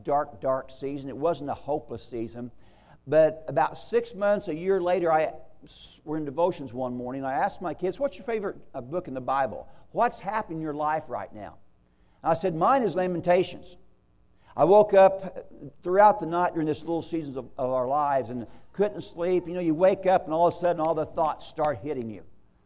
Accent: Bone Gap, Illinois, United States; I come from Bone Gap, Illinois, which is the mecca of theological thought here in America.

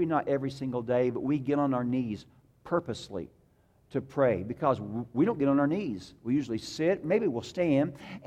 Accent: Bone Gap, Illinois, United States; Now, I'm from Bone Gap. It's hard to be sophisticated when you say you're from Bone Gap.

